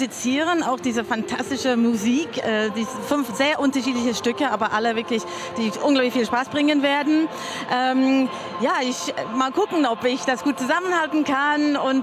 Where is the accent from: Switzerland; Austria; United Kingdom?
United Kingdom; England; German is a second language; von Edward Elgar, Landsmann von mir, ich komme aus England.